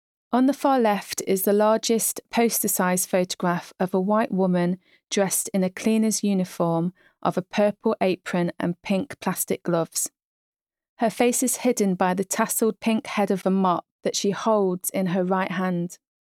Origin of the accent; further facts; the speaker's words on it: Derby, East Midlands, United Kingdom; I'm originally from Derby, where I grew up on a council estate with my single mother and Irish immigrant family.